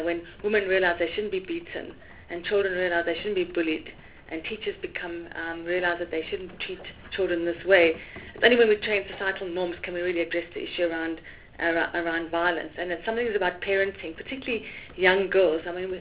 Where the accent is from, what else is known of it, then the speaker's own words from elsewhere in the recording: Gauteng, South Africa; now in Cape Town, South Africa; I'm from Gauteng. I worked at Kasani Baragwanath Hospital all my life until now. I'm in Cape Town.